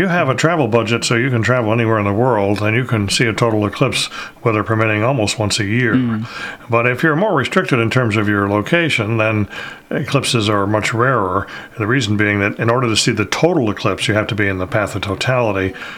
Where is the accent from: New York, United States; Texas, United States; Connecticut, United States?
Connecticut, United States; New London; I'm originally from Connecticut. I grew up in a little town called New London, Connecticut.